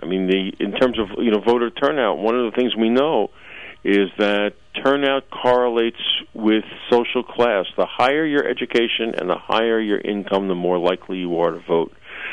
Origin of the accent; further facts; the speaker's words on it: New Jersey, United States; And I grew up in New Jersey, so I imbibed this as a child.